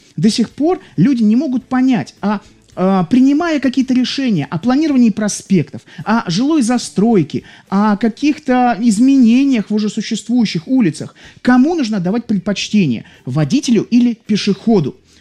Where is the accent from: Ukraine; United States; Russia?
Ukraine; Odesa, Odesa Oblast; в силу того, что я одессит, я могу общаться с собой 20 минут спокойно